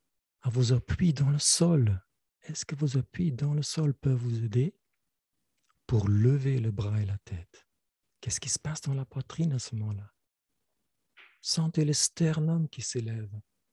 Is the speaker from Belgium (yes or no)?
yes; Belgium; moi je suis belge, donc je peux mettre un plateau avec des bières belges dessus.